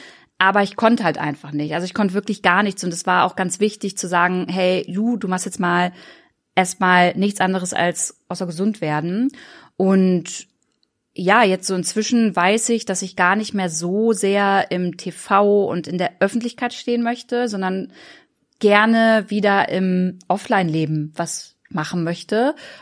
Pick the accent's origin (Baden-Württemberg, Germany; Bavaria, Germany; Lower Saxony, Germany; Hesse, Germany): Lower Saxony, Germany; Braunschweig; also erstmal bin ich ja hier in Braunschweig groß geworden und hier hat auch damals meine Karriere angefangen